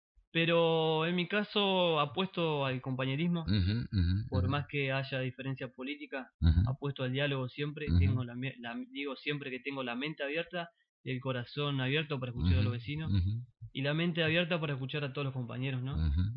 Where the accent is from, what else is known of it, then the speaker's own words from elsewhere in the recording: Concordia, Entre Ríos, Argentina; Claro, claro. Más allá de, bueno, que soy de Concordia